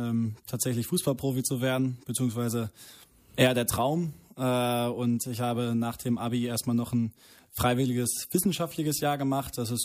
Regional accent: Hanover, Lower Saxony, Germany; Miesburg bin ich geboren und dann in Kirchrode, habe ich dann meine Jugend verbracht.

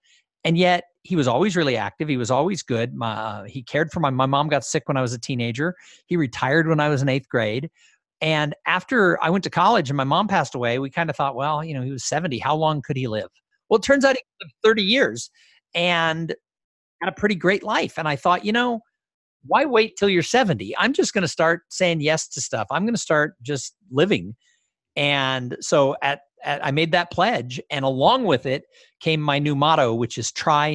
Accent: Los Angeles, California, United States; I grew up in Los Angeles, and I never did anything with this drive inside of me.

